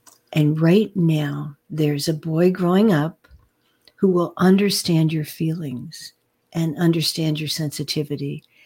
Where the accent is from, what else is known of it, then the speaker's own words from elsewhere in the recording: Buffalo, New York, United States; born there; Okay. Well, so I was born in Buffalo, New York.